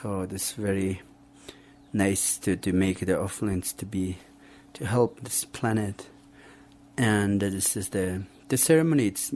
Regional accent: Cusco, Peru; and I'm from Cusco, Peru

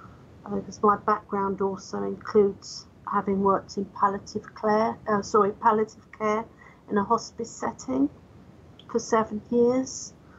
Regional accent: London, United Kingdom; born there; now in New Forest, United Kingdom; I actually live on the South Coast. I was born in London.

